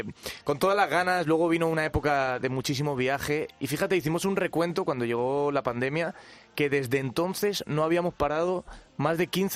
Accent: Rivas-Vaciamadrid, Community of Madrid, Spain; Yo somos de Rivas, hacia Madrid.

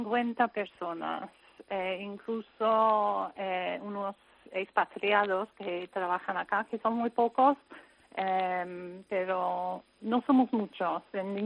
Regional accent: Scotland, United Kingdom; Spanish is a second language; now in Tristan da Cunha; No. Yo soy escocesa.

